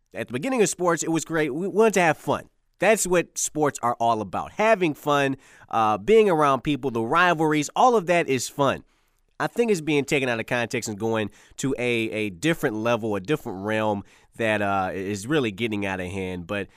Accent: Detroit, Michigan, United States; You know, I'm from Detroit.

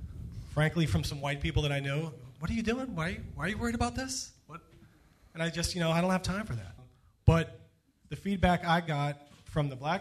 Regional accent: Pittsburgh, Pennsylvania, United States; moved away as an adult; also born or lived in Atlanta / Detroit; So I grew up in Pittsburgh. I had lived here up until the time I was 18. Moved away, went to Michigan State

